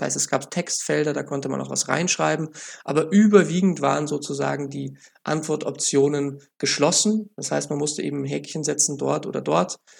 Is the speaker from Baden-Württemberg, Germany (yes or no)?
no; Munich, Bavaria, Germany; Als Münchner hat man ja da schon irgendwie dann eine gewisse Berechtigung, Bayern-Fan zu werden.